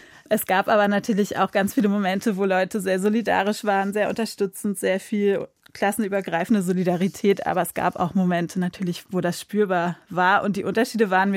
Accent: Berlin, Germany; Ich bin ja in Ost-Berlin geboren, aber dann in Kreuzberg zur Schule gegangen und in den Kinderladen und in so einem sehr alternativ linksgrünen Milieu aufgewachsen, recht klassengemischt.

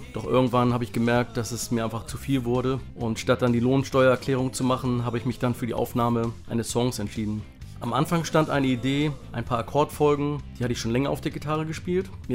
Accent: Bremen, Germany; ich komme aus Bremen.

